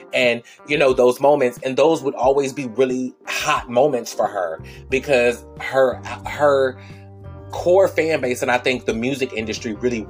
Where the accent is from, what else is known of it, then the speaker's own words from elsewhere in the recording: Georgia, United States; And I grew up in Georgia during the prime of Atlanta running the rap scene. Like, I grew up in Georgia during the prime of snap music and crunk music and all of that.